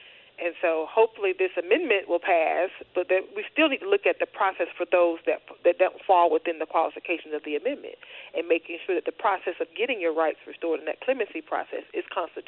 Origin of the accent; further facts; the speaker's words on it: Orlando, Florida, United States; I'm from Orange County, grew up in Tangelo Park.